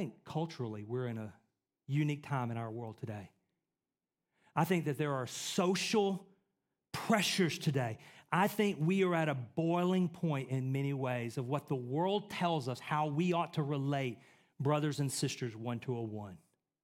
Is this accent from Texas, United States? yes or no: yes; Texas, United States; I grew up in East Texas, what used to be the tornado belt, where it happened in May through October.